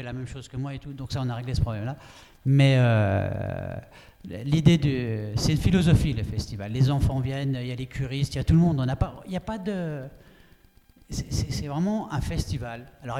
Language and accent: French; Nouvelle-Aquitaine, France; Je suis gessien d'adoption, on va dire, plutôt, parce que je suis un périgourdin, je viens du Périgord.